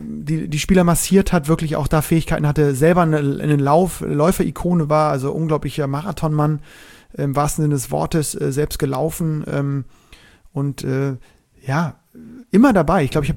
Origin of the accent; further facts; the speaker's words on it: Bremen, Germany; weil er eben mich als Bremer bei vielen Veranstaltungen begleitet hat